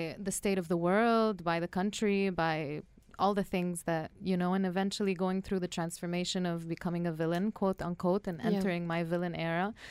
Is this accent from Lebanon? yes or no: yes; Sebail, North Governorate, Lebanon; also born or lived in Mexico; So I grew up in a small town in Lebanon called Sebail. It's a really tiny town in the north of Lebanon. I was born in Mexico. My mom's Mexican and my dad's Lebanese.